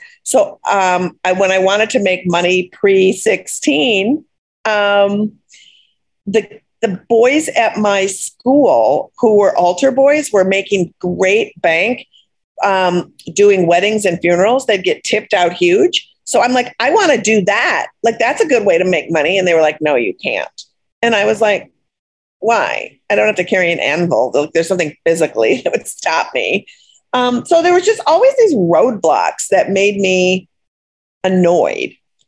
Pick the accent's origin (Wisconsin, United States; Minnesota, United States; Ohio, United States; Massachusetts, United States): Minnesota, United States; Minneapolis; And I think because I grew up in Minneapolis and I didn't have one of those sort of like mean girls high schools.